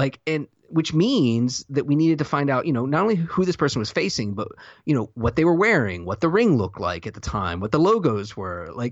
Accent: the South, United States; I have no idea. I'm from the South, Josh.

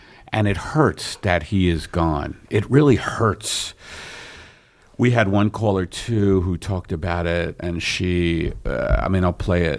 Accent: Brooklyn, New York, United States; I'm from Brooklyn.

